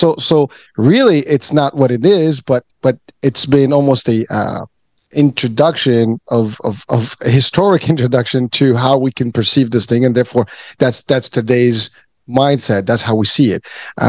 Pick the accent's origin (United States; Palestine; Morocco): Morocco; I'm from Morocco originally, so there's hashish